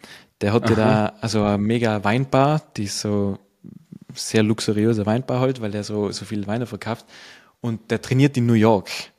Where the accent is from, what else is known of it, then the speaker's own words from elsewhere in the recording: Längenfeld, Tyrol, Austria; ich bin aus Längenfeld, also ist mein Ortskollege quasi